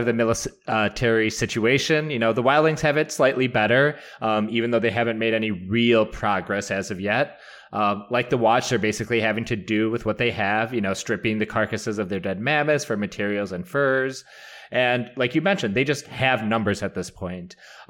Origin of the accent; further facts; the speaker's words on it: Chicago, Illinois, United States; growing up in Chicago, it's like, this is the world's tallest building and always has been